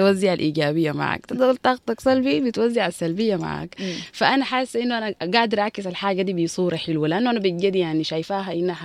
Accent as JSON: {"language": "Arabic", "region": "Khartoum", "country": "Sudan", "tie": "born or raised there", "lives_now": "South Sudan", "said": "تولدت ويهوجينا كان عيشنا في الخرطوم وبدينا حياتنا هناك."}